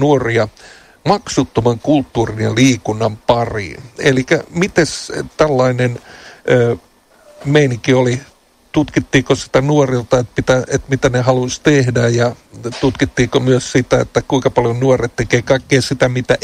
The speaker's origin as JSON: {"language": "Finnish", "town": "Helsinki", "region": "Uusimaa", "country": "Finland", "tie": "born or raised there", "said": "Se kuulostaa hyvältä lapsuuteni täällä ja nuoruuteni Töölössä viettäneenä, niin täällä oli aina tekemistä"}